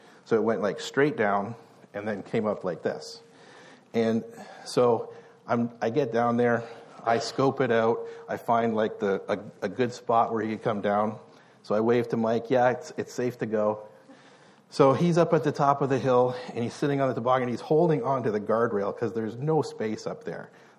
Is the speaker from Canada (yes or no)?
yes; Canada; we're Canadian, so we probably should like winter, but we're actually almost American here